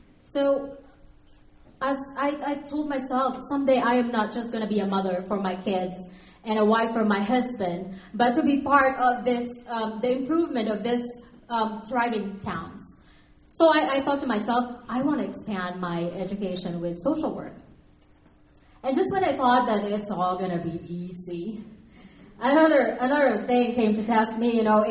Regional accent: Philippines; moved away as an adult; now in Ogden, United States; I came from the Philippines 4 years ago to be here in the United States to be able to be with my husband

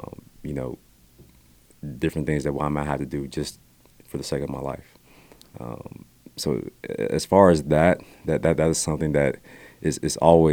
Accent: Dallas, Texas, United States; I'm from Dallas, Texas.

